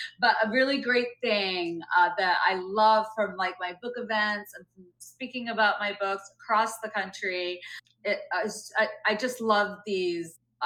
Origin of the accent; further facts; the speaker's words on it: Bangladesh; if you had told little brown girl … growing up in Bangladesh